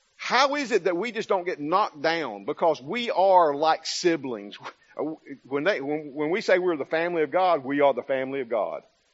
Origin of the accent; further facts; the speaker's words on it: United States; As an American in a different country, everybody wants to talk about what's going on in America to me.